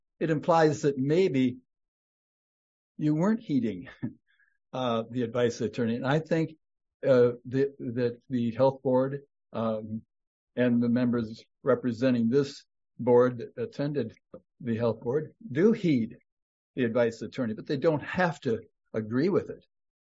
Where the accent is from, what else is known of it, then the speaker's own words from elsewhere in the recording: United States; I'm from Emmett County.